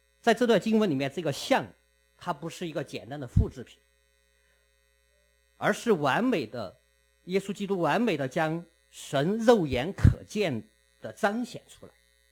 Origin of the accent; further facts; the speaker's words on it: Chengdu, Sichuan, China; moved away as an adult; now in Canada; 在我的家乡四川成都，成都的市区面积是大温哥华地区的1.5倍